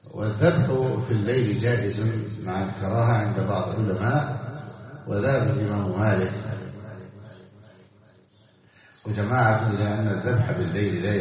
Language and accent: Arabic; Egypt; وعندنا في مصر مثلا بكم ألف،